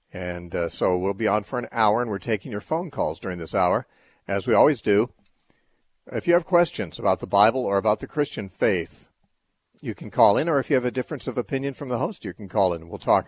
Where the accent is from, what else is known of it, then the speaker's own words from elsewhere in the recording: California, United States; I just flew in to Southern California, where I live, late last night, and got to my hometown in my car at about 10 o'clock